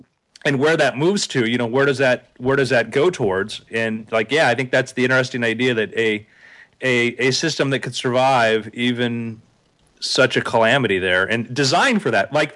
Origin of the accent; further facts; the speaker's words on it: Florida, United States; But, you know, Justin and I grew up in South Florida.